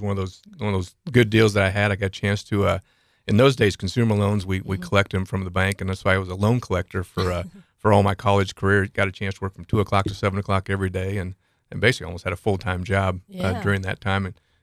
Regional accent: Wichita, Kansas, United States; now in Lawrence, United States; Sure. Born and raised in Wichita. Moved up to Lawrence in 1985, and I've been in Lawrence for 26 of the last 28 years.

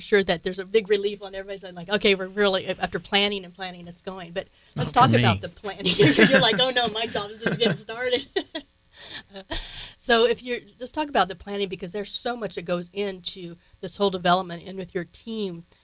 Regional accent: Kansas, United States; also born or lived in Lawrence; I was born in Lawrence, but I grew up in western Kansas out there.

